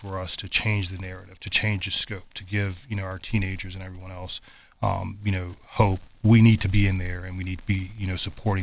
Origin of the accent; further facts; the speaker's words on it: Charlottesville, Virginia, United States; My time growing up in Charlottesville from where we are now, a lot of those things have been pulled away.